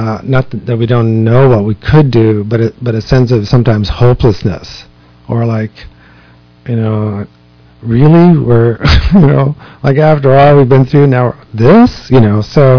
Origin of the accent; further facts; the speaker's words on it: United States; I grew up outside of New York City, and there was this place called Playland.